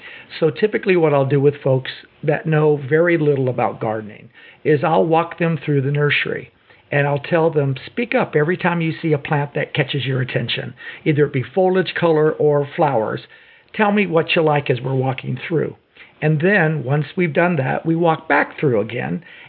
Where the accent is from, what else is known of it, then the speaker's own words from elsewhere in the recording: San Diego, California, United States; now in Grants Pass, United States; And natively, I'm from San Diego, so we're looking at Zone 24, which is somewhat similar to Brookings. But moving to Grants Pass was Zone 7